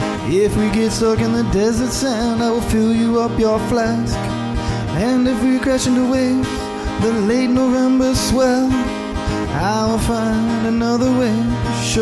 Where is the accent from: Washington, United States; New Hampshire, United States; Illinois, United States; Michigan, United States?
Michigan, United States; So I'm from Michigan, and this is a song I wrote about an area in Michigan.